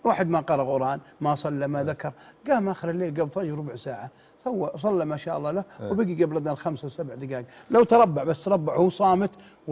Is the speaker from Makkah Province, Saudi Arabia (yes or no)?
yes; Mecca, Makkah Province, Saudi Arabia; أنا شيخ ولد مكة وتربية مكة